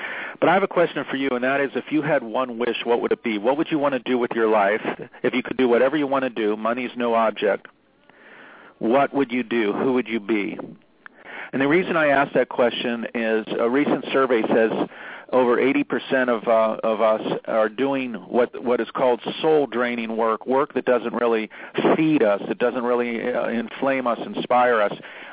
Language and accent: English; Pittsburgh, Pennsylvania, United States; I just directed a film about my hero growing up in Pittsburgh, Roberto Clemente